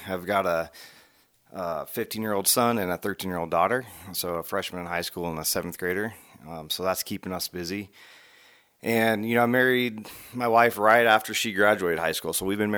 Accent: Bonners Ferry, Idaho, United States; So I was born and raised in Bonners Ferry, graduated high school there.

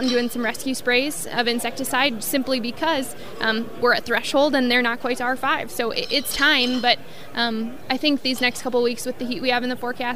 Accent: Minnesota, United States; I grew up in Southwest Minnesota, and just knowing what my family farm has been through with all the rain this spring

